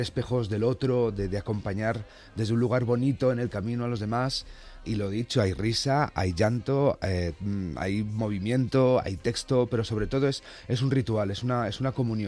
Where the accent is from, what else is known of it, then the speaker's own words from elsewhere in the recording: Valladolid, Castile and León, Spain; Yo soy de Valladolid, soy hijo de la Ribera y voy haciendo honor allá por donde pasa